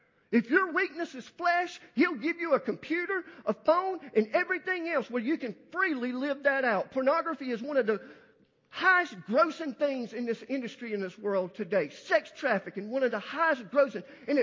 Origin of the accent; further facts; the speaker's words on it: Ireland; I'm Irish. I have a temper quicker than anything